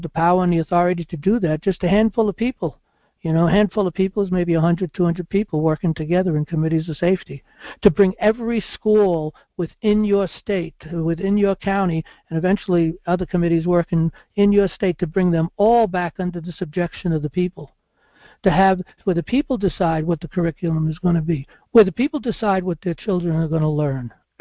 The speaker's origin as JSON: {"language": "English", "town": "New York City", "region": "New York", "country": "United States", "tie": "born or raised there", "said": "I grew up in New York City, and patriotism was a big thing."}